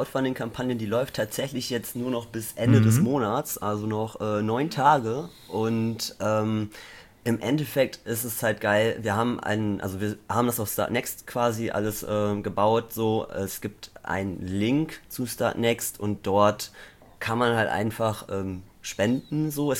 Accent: Münster, North Rhine-Westphalia, Germany; wir kommen aus Münster.

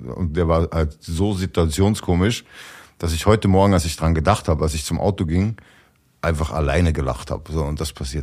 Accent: Austria; Also den gibt's bei uns in Österreich auch, nicht so diesen Otto Walkes Kult.

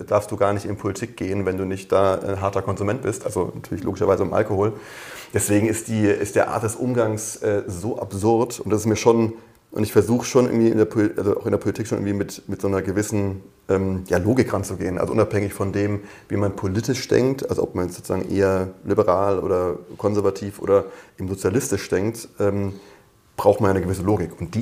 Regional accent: Darmstadt, Hesse, Germany; now in Berlin, Germany; Genau, ich komme ursprünglich aus Darmstadt.

